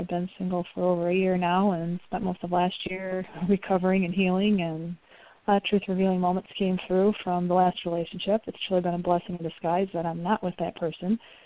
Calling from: Wisconsin, United States; I'm calling from Wisconsin.

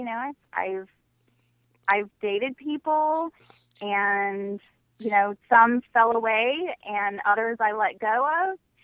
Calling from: Syracuse, New York, United States; I am calling from Syracuse, New York.

